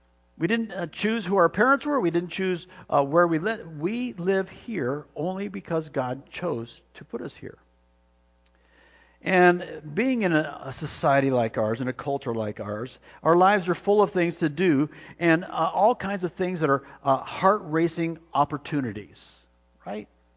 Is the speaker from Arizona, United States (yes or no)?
yes; Arizona, United States; Most of you know that I grew up in Arizona, and so it was just a few hours' drive to Disneyland.